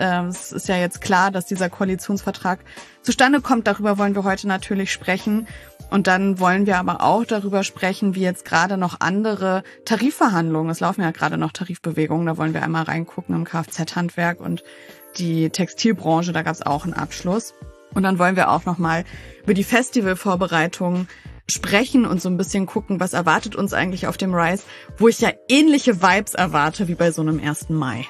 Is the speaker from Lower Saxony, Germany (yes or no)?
yes; Wolfsburg, Lower Saxony, Germany; Ich komme ja auch selber aus Wolfsburg